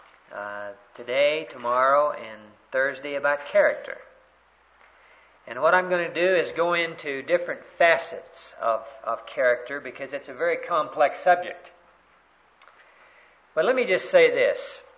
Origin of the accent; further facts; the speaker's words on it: Texas, United States; I am a Texan, but I'm a deflated Texan.